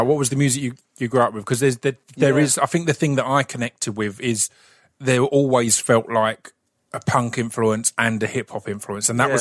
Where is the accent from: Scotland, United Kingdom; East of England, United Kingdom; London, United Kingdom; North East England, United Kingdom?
East of England, United Kingdom; Also, growing up in Essex, I know in the 80s and 90s